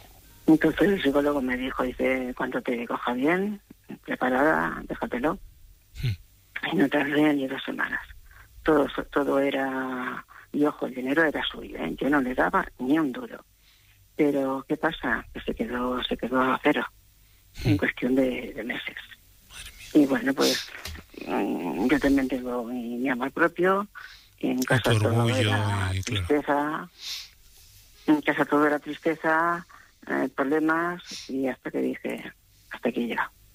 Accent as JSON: {"language": "Spanish", "town": "El Campello", "region": "Valencian Community", "country": "Spain", "said": "Yo soy de Campello."}